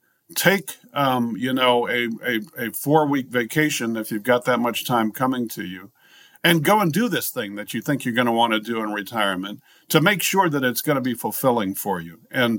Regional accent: California, United States; also born or lived in East Coast; now in Los Angeles, United States; I'm not from Los Angeles. I came here. I'm from Northern California, but I moved here 22 years ago from the East Coast, and I didn't know a thing.

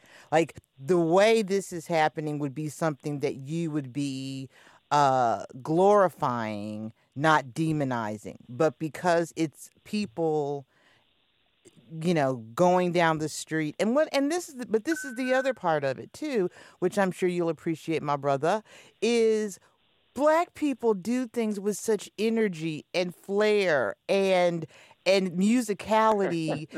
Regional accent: Kansas, United States; Yes, I'm from Kansas, so I could. If we jumped in the car, it'd take us 8 hours, but I could take you right to the John Brown statue.

